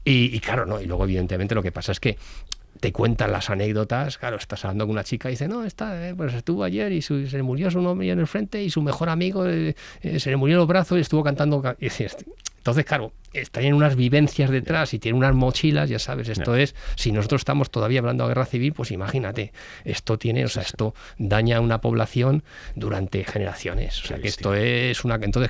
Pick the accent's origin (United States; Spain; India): Spain; Sevilla la Nueva, Community of Madrid; una feria en mi pueblo, en Sevilla Nueva, y había 32 escritores, algo así, todo, digo, joder, en este pueblo, en un pueblo de 6.000 habitantes